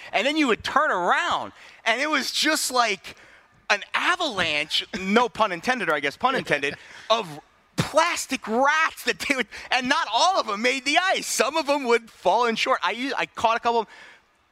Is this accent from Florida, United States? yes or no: yes; Florida, United States; also born or lived in New York; So we moved down to South Florida. New Yorker living in South Florida, growing up in South Florida in the 90s during the Miami Heat, New York Knicks rivalry days.